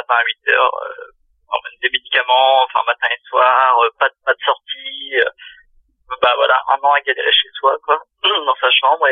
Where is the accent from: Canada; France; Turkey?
France; Rennes, Brittany; vu que moi je suis de province, je suis de Rennes, donc ça c'est pas du tout la même mentalité.